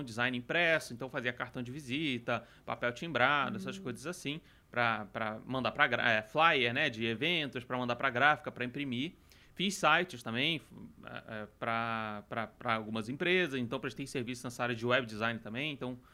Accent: Rio de Janeiro, Brazil; sou do Rio de Janeiro

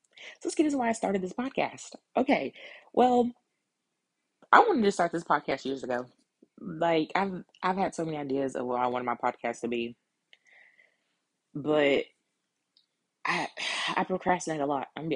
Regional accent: Tennessee, United States; If you can't tell, I'm from the South, Tennessee.

